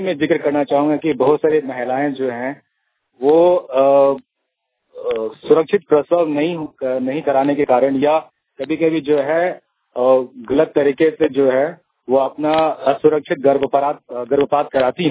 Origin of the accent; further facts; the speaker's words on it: Dumka, Jharkhand, India; मैं दुमका से हूँ।